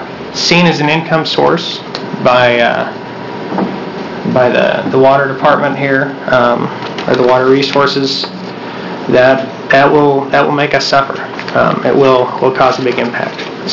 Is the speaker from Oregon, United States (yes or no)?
yes; Christmas Valley, Oregon, United States; I'm a farmer from Christmas Valley, Oregon.